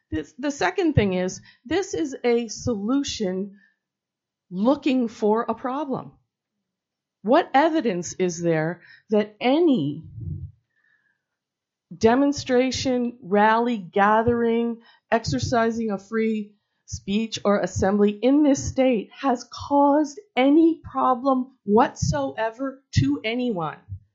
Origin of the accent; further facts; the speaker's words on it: Anchorage, Alaska, United States; I come from Anchorage. I'm a former lawyer.